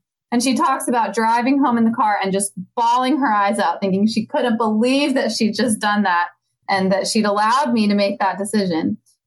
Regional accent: Gettysburg, Pennsylvania, United States; I grew up in Pennsylvania, so I've kind of come full circle. So my parents moved around when I was younger, but by the time I was in kindergarten, we lived in Gettysburg, Pennsylvania, and that's where I grew up all the way through high school.

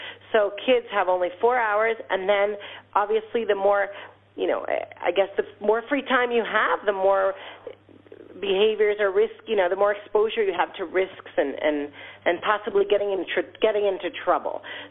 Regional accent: El Salvador; I'm from El Salvador, and I grew up in this part of the world

